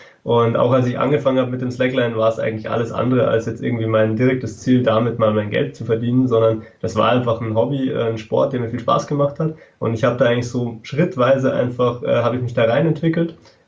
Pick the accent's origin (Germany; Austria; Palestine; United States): Germany; Freising, Bavaria; Ich komme aus Freising bei München